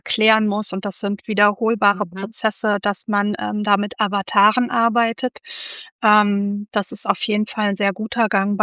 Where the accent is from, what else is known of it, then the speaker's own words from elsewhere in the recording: Germany; Und wir als Deutsche müssen auch unsere Englischkenntnisse aus der Schublade holen.